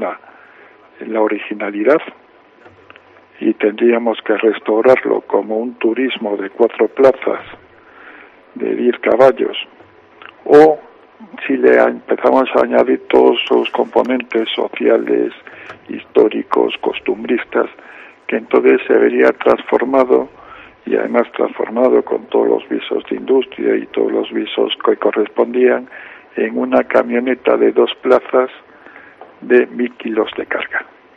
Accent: Galicia, Spain; como gallegos

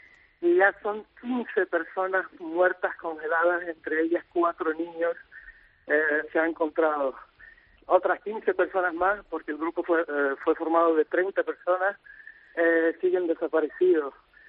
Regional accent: Las Palmas de Gran Canaria, Canary Islands, Spain; accent: Canarian; Yo soy un adoptado de una familia en Las Palmas de Gran Canaria y mi acento es canario.

